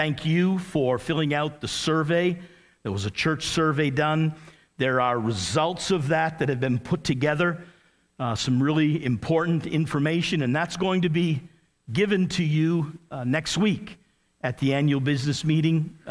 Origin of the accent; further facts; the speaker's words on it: United States; now in New Brunswick, Canada; As I mentioned last night, I'm from the United States, but I am a full-fledged Canadian citizen, so I'm in.